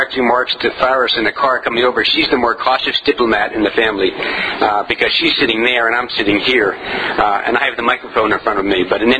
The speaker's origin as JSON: {"language": "English", "country": "United States", "said": "I think as an American observer, it's very tempting to begin any analysis of Yemen at this moment"}